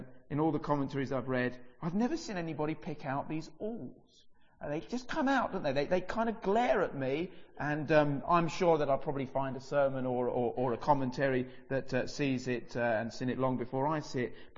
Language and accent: English; Brighton, South East England, United Kingdom; I grew up in Brighton